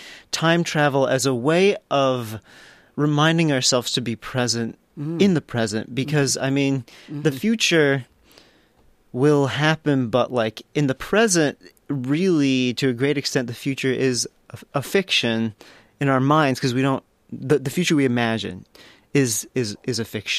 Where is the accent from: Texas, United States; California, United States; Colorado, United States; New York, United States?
Colorado, United States; Durango; I grew up, when I was a small child, I grew up in Durango, Colorado, which is out by Four Corners.